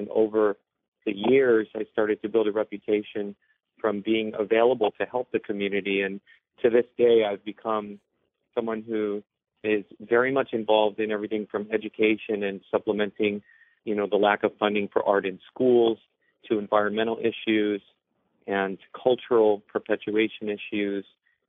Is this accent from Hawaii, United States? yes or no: yes; Hawaii, United States; also born or lived in Oahu; You know, early on, I'm born and raised on Oahu, and early on, I was blessed to discover this cultural heritage folk art called Hawaiian flat key guitar.